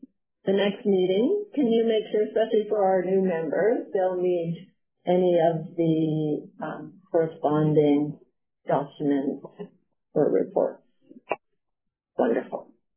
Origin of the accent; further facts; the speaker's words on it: Qualicum Beach, British Columbia, Canada; I grew up in Qualicum Beach, in nature and loving nature